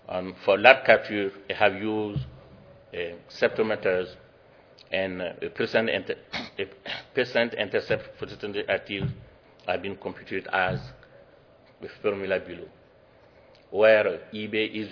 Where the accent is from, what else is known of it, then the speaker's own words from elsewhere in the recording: Mali; I am from Mali, West Africa.